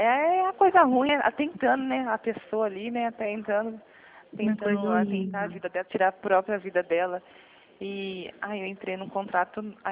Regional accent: Americana, São Paulo, Brazil; Eu sou aqui de Americana.

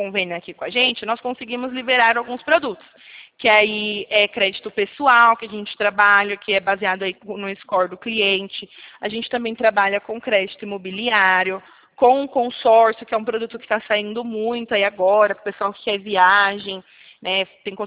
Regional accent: Limeira, São Paulo, Brazil; Eu sou aqui de Limeira, pertinho.

